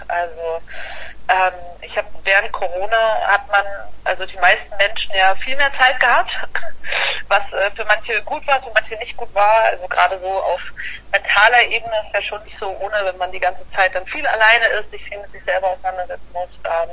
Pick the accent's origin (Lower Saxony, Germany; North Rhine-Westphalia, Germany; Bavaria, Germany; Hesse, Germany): Hesse, Germany; now in Hamburg, Germany; wohne aber schon relativ lang in Hamburg. Ist zum Musikmachen doch ein bisschen schöner als, ich komme aus der Nähe von Fulda, wenn ihr das was sagt.